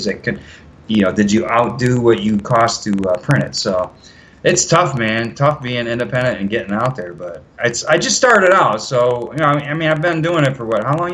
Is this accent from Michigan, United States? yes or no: yes; Detroit, Michigan, United States; But looking forward to doing Motor City, which is my hometown.